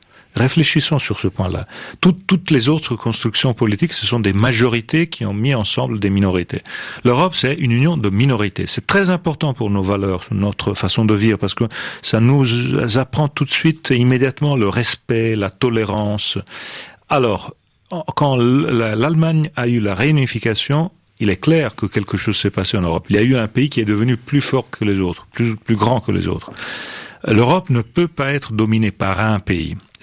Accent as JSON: {"language": "French", "town": "Pisa", "region": "Tuscany", "country": "Italy", "also_born_or_lived": "Strasbourg", "second_language": "French", "said": "Je vous dis « non, écoutez, moi je suis de Pise ». Pas de Florence."}